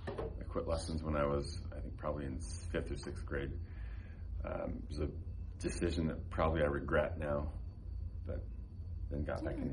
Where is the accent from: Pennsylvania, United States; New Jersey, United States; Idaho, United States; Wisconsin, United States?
Idaho, United States; Moscow; also born or lived in Iowa; we went from Iowa to Idaho. So from about the age of 8, I was officially an Idahoan.